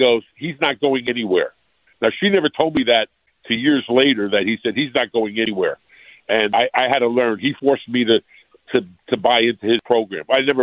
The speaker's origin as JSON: {"language": "English", "town": "Rutherford", "region": "New Jersey", "country": "United States", "tie": "born or raised there", "said": "Okay, I grew up in Rutherford, New Jersey. I was a Giants fan."}